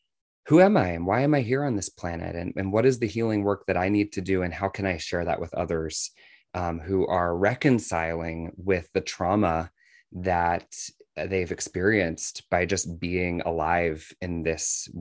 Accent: Washington, District of Columbia, United States; born there; I was born in the United States. I was actually born in Washington, D.C., and my grandparents on my dad's side, they came from Ireland. So I come from Irish immigrants.

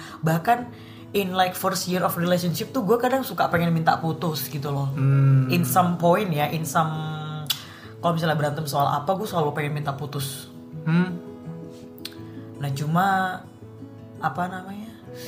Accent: Java, Indonesia; gue orang Jawa nih. Di Jawa tuh kan ada kayak weton. Kebetulan gue tuh Sabtu Pahing.

